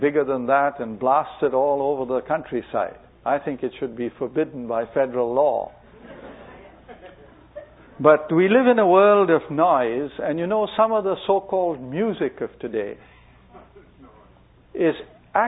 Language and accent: English; India; when I was a kid growing up in India, there were no radios, no televisions.